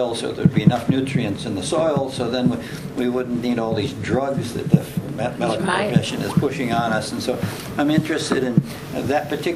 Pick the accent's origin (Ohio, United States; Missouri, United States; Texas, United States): Ohio, United States; Athens; I'm from Athens, Ohio